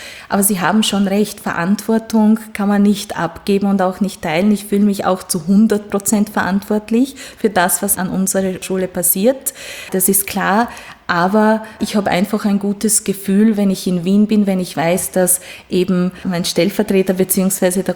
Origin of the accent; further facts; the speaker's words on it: Romania; first language Hungarian; German is a second language; Ja, ich bin gebürtige Ungarin, das heißt, meine Muttersprache ist auch Ungarisch und meine Vorfahren sind im Grunde zum Großteil Ungarn, beziehungsweise auch Sachsen und Schwaben.